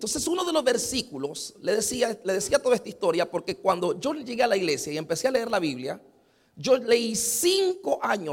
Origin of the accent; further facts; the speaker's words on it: Nicaragua; born there; Y en yo soy nacido en Nicaragua. No es culpa mía. Pero yo nací en Nicaragua.